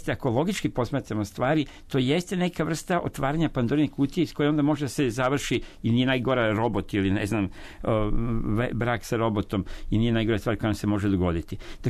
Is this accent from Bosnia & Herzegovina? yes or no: no; Sombor, Vojvodina, Serbia; now in Belgrade, Serbia; kao dete sam to još u Somboru doživljavao